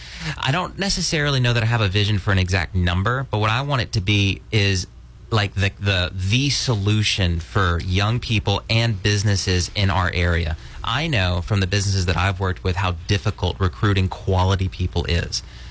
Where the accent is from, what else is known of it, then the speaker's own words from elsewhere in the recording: Pineville, Louisiana, United States; especially I'm from Pineville, so a lot of stuff coming on the Pineville side of the river